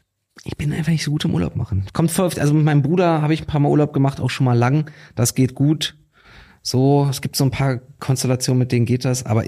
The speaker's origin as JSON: {"language": "German", "region": "Berlin", "country": "Germany", "tie": "born or raised there", "said": "ich bin halt auch hier in Berlin aufgewachsen. So, ich habe meine komplette Jugend irgendwie genau das gemacht."}